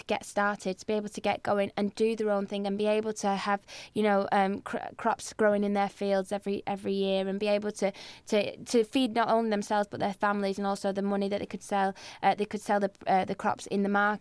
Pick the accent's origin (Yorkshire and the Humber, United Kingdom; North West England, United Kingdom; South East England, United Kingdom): North West England, United Kingdom; Blackpool; born there; I was born in Blackpool, so I've got a bit. And one of my friends plays for Blackpool, so I've got a little bit of thing for Blackpool. And also, I live in Bury